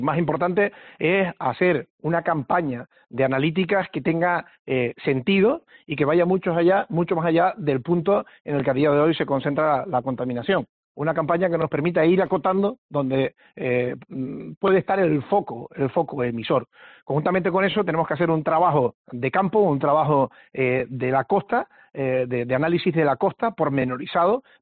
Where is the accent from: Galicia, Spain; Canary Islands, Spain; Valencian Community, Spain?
Canary Islands, Spain; Puerto de la Cruz; No, soy del Puerto de la Cruz